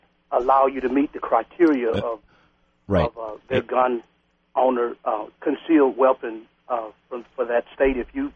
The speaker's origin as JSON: {"language": "English", "region": "Texas", "country": "United States", "said": "Well, Florida, now actually I'm originally from Texas area"}